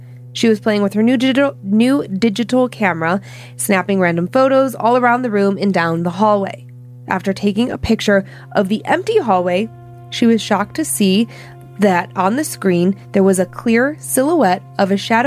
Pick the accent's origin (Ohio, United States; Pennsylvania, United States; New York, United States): Ohio, United States; Cleveland; what we would see where I grew up again in Cleveland or outside of Cleveland was what we called home days.